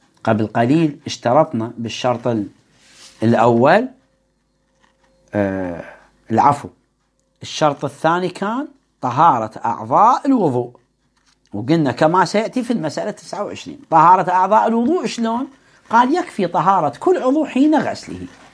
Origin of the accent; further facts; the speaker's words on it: Iraq; احنا عندنا بالعراق لفظ الطاسة